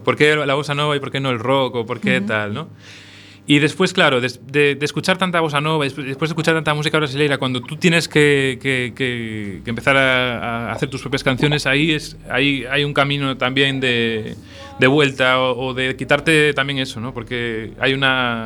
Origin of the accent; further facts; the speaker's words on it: Lugo, Galicia, Spain; born there; Pero bueno, nací en Lugo, el idioma que manejo es el castellano